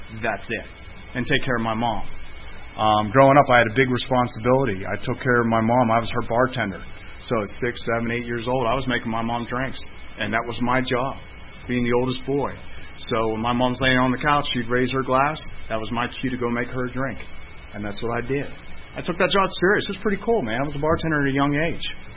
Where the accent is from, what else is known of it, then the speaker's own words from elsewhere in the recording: Pittsburgh, Pennsylvania, United States; Yeah, so I'm from Pittsburgh.